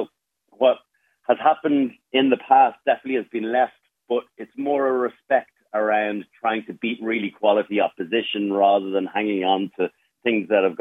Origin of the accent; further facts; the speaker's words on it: Ireland; And, you know, as Irish people, we do really love to beat England.